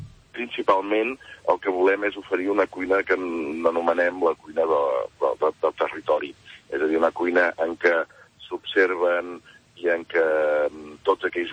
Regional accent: Figueres, Catalonia, Spain; Nosaltres, com que som empordanesos i som originaris de Figueres

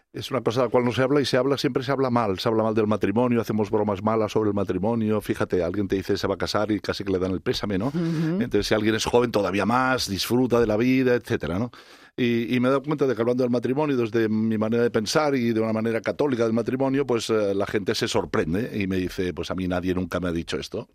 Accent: Catalonia, Spain; soy catalán y en catalán celebramos más San Jordi.

